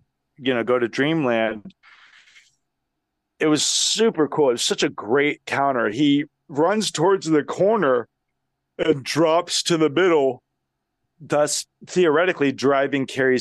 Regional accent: Texas, United States; Well, I'm from Texas.

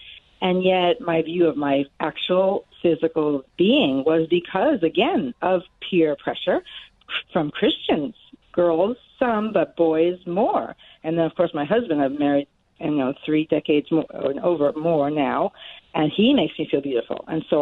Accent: New York City, New York, United States; as a youngster, I grew up in New York City.

